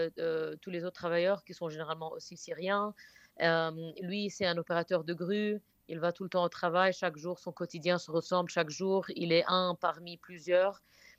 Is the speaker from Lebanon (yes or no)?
yes; Beirut, Beirut Governorate, Lebanon; moved away as an adult; also born or lived in New York, United States; J'ai grandi à Beyrouth et mon inspiration a tout le temps été Beyrouth, le Liban, les histoires de là-bas. Après que j'ai fini la fac, j'ai bougé à New York